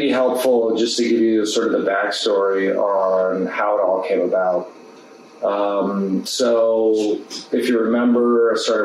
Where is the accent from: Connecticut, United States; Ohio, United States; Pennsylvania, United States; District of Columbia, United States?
Ohio, United States; Canton; So I grew up in Northeast Ohio. I was born in Canton.